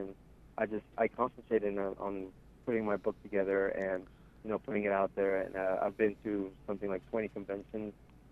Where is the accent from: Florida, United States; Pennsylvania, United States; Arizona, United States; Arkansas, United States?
Arizona, United States; Phoenix; We're we're actually from Phoenix, Arizona, so we'll be driving over there Friday morning, and we'll be there at the party.